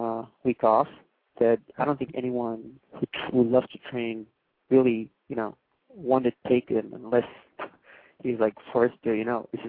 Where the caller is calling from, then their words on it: Israel; Yeah, I'm actually calling from Israel.